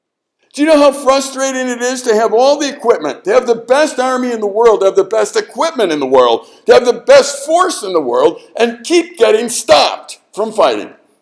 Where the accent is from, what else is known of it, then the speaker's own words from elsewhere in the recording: Chicago, Illinois, United States; born there; And I'm not. I was born in Chicago.